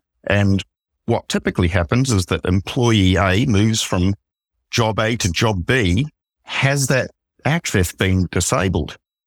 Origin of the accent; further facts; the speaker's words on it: New Zealand; now in Australia; I actually am an Australian because I'm a New Zealander really, but I really am an Australian.